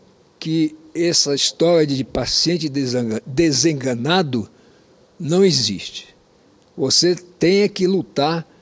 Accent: Roraima, Brazil; eu, como roraimense e como representante do meu estado aqui

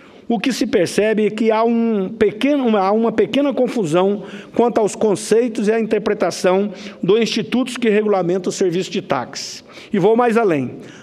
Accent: Rondonópolis, Mato Grosso, Brazil; Lá na minha cidade, Rondonópolis

